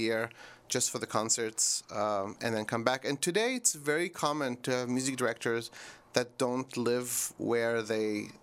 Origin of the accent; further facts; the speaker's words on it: Israel; moved away as an adult; also born or lived in London / New York / Montreal / Alabama; now in Bellingham, United States; I'm originally from Israel, so I grew up there. Then I left when I was 18 to go study. I was in London, in New York, in Montreal, in Alabama, and now I live in Bellingham, Washington, which is between Seattle and Vancouver, Canada.